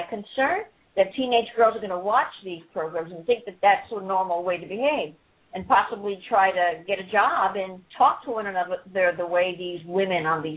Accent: Manhattan, New York, United States; now in Florida, United States; Not everybody lives in the South. I'm from Manhattan, but now I live in the South, in Florida.

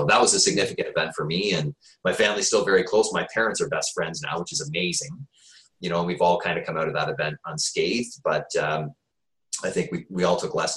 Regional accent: Peterborough, Ontario, Canada; When I was growing up, I grew up in low-income housing. I grew up in Ontario Housing in Peterborough.

